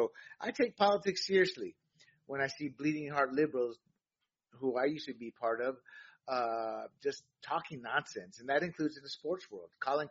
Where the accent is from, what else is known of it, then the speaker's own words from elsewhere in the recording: California, United States; as a Californian in a deep blue state